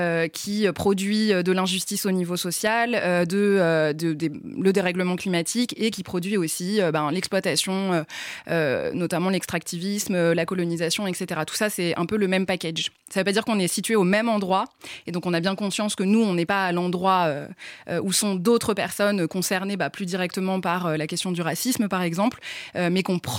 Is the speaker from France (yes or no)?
yes; Paris, Île-de-France, France; Je suis parisienne, intramuros.